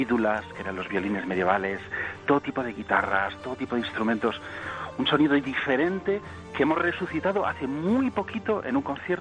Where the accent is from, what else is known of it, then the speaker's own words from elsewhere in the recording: Galicia, Spain; born there; yo que nací en Galicia y sé que el 31 de diciembre puede llover